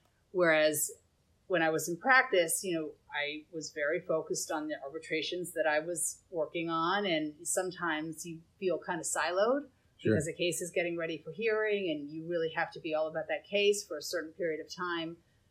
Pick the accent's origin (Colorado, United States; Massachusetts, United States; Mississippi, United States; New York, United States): New York, United States; New York City; I am born and raised in New York City.